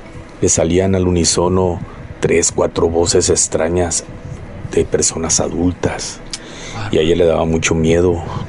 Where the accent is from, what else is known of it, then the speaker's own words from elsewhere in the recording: Los Mochis, Sinaloa, Mexico; now in Tijuana, Mexico; Soy originario de Los Mochis, Sinaloa, aunque actualmente resido en Tijuana, Baja California.